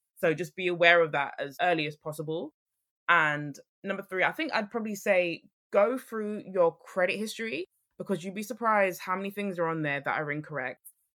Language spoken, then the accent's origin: English; London, United Kingdom; now in Suffolk, United Kingdom; I am born and raised in London. Don't know anything different than London. And I moved out of London November 2022, so I now live in Suffolk.